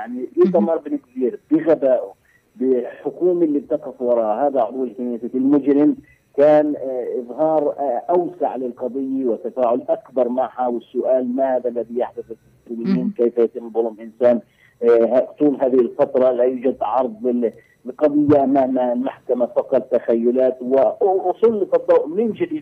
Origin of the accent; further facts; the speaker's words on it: Palestine; ولازم نلاحظه ونسجله في ذاكرتنا تطوره كفلسطينيين